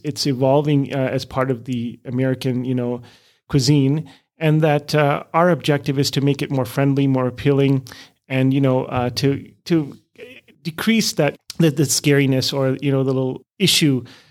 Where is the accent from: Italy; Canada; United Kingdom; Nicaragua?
Canada; also born or lived in India / Europe; now in Minnesota, United States; I was born in India, but never really lived in India. I grew up in Canada and Europe for most of my schooling, and ended up meeting a lovely lady here in Minnesota who happened to be South African.